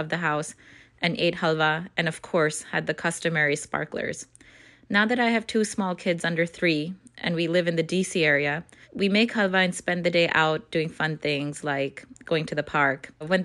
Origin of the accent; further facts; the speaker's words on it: New Delhi, Delhi, India; When I was growing up in New Delhi, India, my family celebrated Diwali